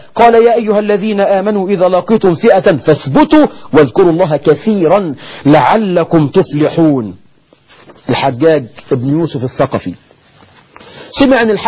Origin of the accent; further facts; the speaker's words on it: Egypt; بلدنا مصر